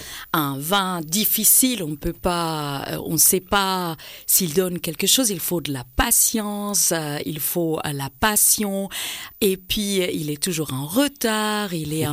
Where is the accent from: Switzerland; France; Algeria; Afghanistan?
Switzerland; Valais; now in New York, United States; je vis à New York. In the city of Manhattan, yeah. Hell's Kitchen. Mais je suis de Brieuc, au Valaisanne, et c'est vraiment ma patrie, comme on dit. I'm at home there. Et je reviens très souvent.